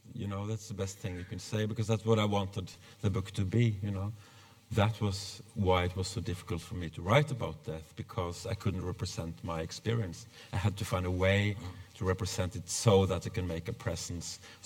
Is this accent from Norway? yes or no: yes; Norway; now in Sweden; I came from Norway and I went to Sweden and I didn't know anyone.